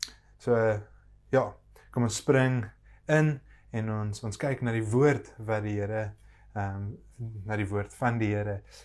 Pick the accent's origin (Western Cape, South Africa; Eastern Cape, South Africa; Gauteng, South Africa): Western Cape, South Africa; Paarl; now in Stellenbosch, South Africa; Ek is in die Parel gebore. My ouers bly nog steeds daar, so ek kom van die Parel af.